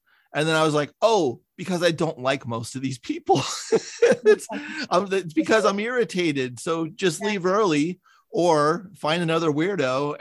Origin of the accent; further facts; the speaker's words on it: San Francisco, California, United States; I grew up in San Francisco and I didn't move here until 8 years ago.